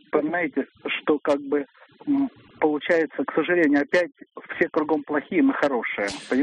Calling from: Moscow, Russia; Я звоню из Москвы.

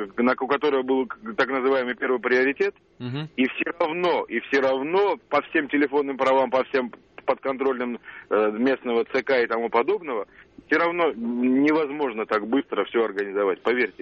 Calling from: Moscow, Russia; я из Москвы звоню.

